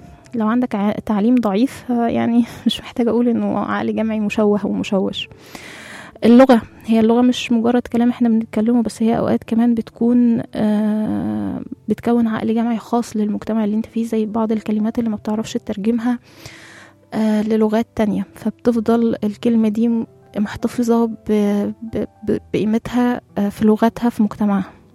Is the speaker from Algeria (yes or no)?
no; Egypt; احنا دايما زي ما قلت كده احنا عندنا اعتزاز كمصريين مثلا بحضارتنا.